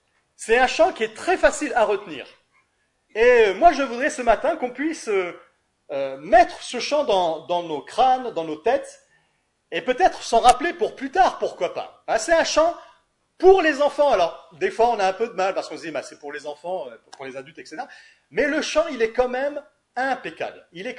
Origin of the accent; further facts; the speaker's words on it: France; c'est vrai que on est français